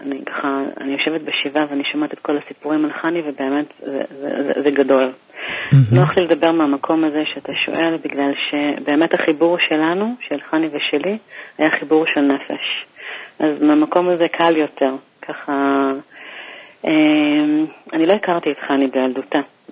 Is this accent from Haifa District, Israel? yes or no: no; Tel Aviv, Tel Aviv District, Israel; עברתי בתשובה מצפון תל אביב